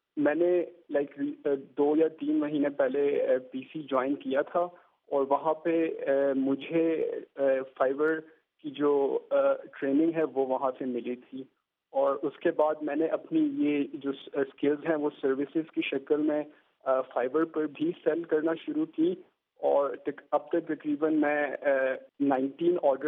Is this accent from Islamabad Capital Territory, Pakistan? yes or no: yes; Islamabad, Islamabad Capital Territory, Pakistan; اور میں اسلام آباد پاکستان سے ہوں.